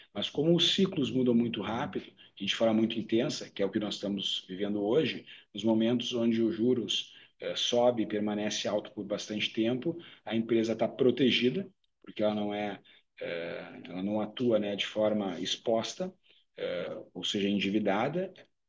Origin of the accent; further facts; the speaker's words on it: Brazil; A gente, por outro lado, né, como brasileiros empresários de uma empresa de 55 anos